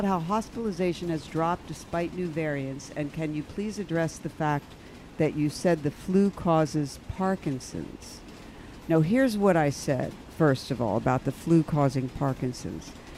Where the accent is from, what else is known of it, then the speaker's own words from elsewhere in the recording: Philadelphia, Pennsylvania, United States; And I grew up in Philly.